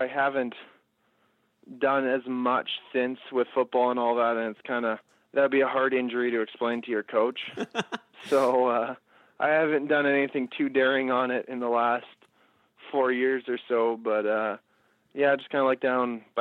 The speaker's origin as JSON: {"language": "English", "town": "Winnipeg", "region": "Manitoba", "country": "Canada", "tie": "born or raised there", "said": "So I got picked by the Winnipeg Blue Bombers, my hometown team, in the 8th pick."}